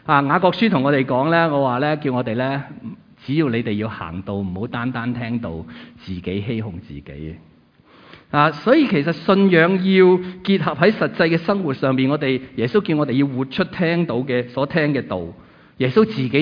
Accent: Hong Kong; 我哋中国人唔会咁嘅，我哋香港人一定唔会咁嘅。

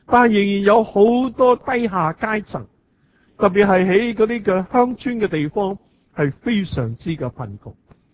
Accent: Hong Kong

